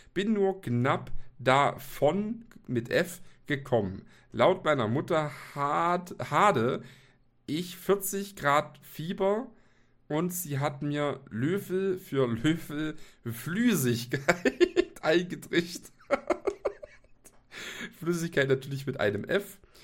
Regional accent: Neustadt an der Aisch, Bavaria, Germany; born there; wurde ich am 2.8.1998 geboren in Deutschland, Bayern, Landkreis Neustadt an der Aisch, in dem ich noch heute lebe.

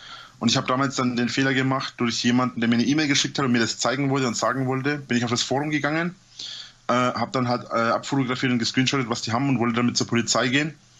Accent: Bavaria, Germany; ich wohne ja in der Nähe von Nürnberg, ich bin ja aus Franken.

